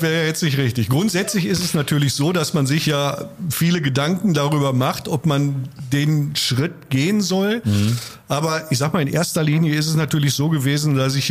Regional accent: Kamp-Lintfort, North Rhine-Westphalia, Germany; Ich bin in Kamp-Lintfort groß geworden

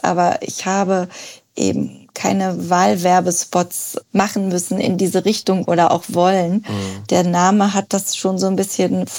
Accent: North Rhine-Westphalia, Germany; now in Berlin, Germany; Also mein Vater kommt aus Berlin, meine Mutter aus Bayern. Ich bin in NRW aufgewachsen.

